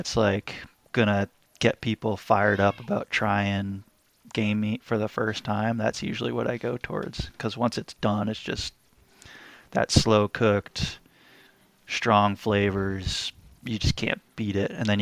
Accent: New Hampshire, United States; Growing up in New Hampshire, you know, my favorite introduction to game meat was moose.

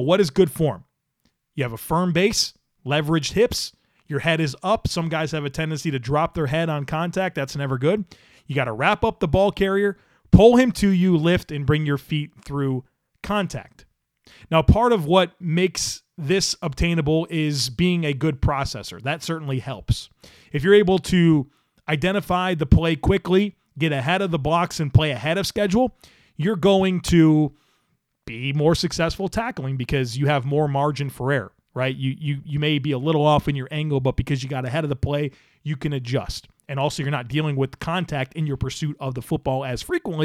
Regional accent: Scotland, United Kingdom; Being Scottish and having played rugby, tackling is a source of pride, and missing even one in a game honestly brings on a sense of shame and embarrassment.

